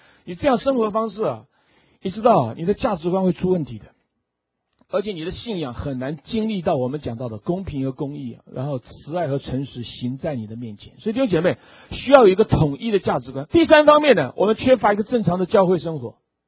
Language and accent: Chinese; Taiwan; 大家知道这个，我在台湾长大的啊